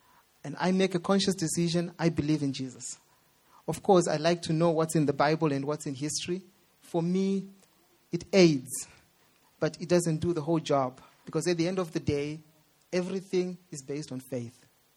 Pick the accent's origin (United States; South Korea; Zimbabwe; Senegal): Zimbabwe; I grew up in Zimbabwe where Christians are the majority.